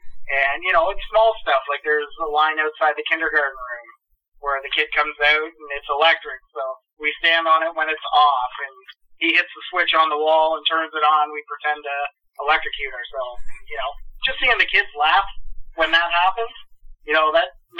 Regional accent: Kitchener, Ontario, Canada; I'm from Kitchener originally and moved down here in 2005 when my wife at the time and I, we adopted two girls from the area.

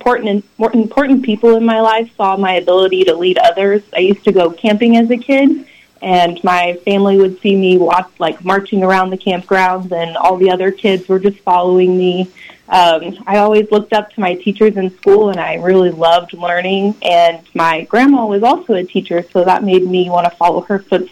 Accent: Lawrence, Kansas, United States; So I am from Lawrence, Kansas originally

